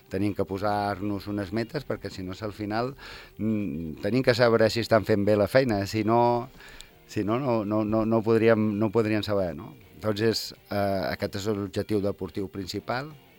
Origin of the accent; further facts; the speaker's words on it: Ibiza, Balearic Islands, Spain; born there; Jo sóc pitiuso. jo he nascut a Eivissa, a Vila, però el papà és nascut a Formentera, per part de sa abuela, que eren de Cases Francisquetes, aquí a Sant Francesc